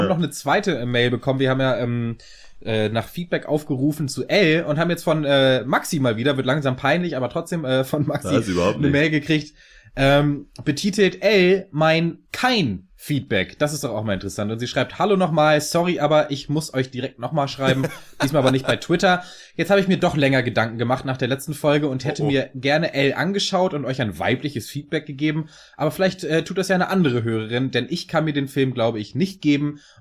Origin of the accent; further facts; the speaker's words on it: Kiel, Schleswig-Holstein, Germany; also born or lived in Hanover / Munich; now in Ingolstadt, Germany; ich bin Kieler. Mit weiterer Geschichte in Hannover und München. Ingolstadt habe ich mir Gott sei Dank weder wegen des FCI noch wegen Audi ausgesucht. Das waren eher Frau und Kinder. Ja, Ingolstadt ist also als Insider-Info eher mein Altersruhesitz.